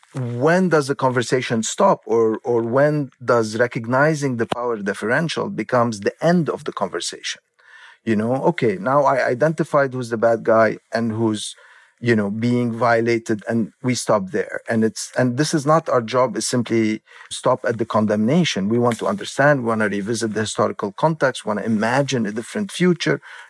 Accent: Beirut, Beirut Governorate, Lebanon; now in New York, United States; I grew up in Beirut during the Civil War, and I've experienced bombing and displacement

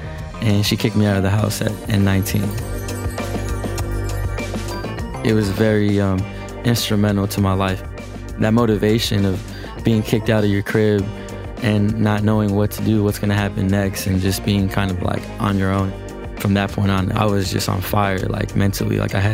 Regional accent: Los Angeles, California, United States; I am from Los Angeles, and I run a label, a collective, and just a overall, just a community called Selection.

